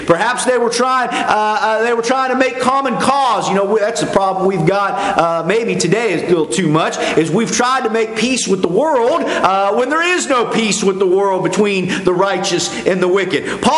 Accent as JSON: {"language": "English", "region": "West Virginia", "country": "United States", "tie": "born or raised there", "said": "especially in this part of the country and where I grew up in West Virginia"}